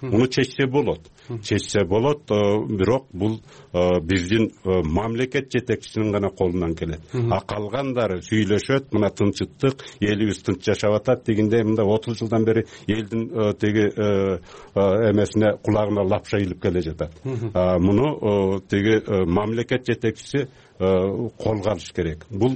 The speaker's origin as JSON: {"language": "Kyrgyz", "town": "Miñbulak", "region": "Batken Region", "country": "Kyrgyzstan", "said": "Миңбулак деген жерде болуп атат, ошол жерге теги көк таштыктарды көчүрүп атат, ал менин айылым болот өзү."}